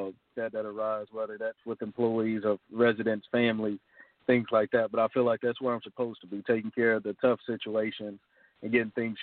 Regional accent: Texas, United States; now in Little Rock, United States; I'm from Texas. And then through life, I ended up graduating high school from Fayetteville.

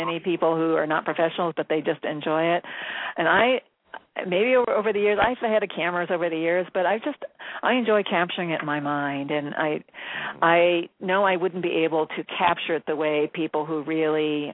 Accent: Barberton, Ohio, United States; also born or lived in Akron; I was born in Akron. I grew up in Barberton, Ohio.

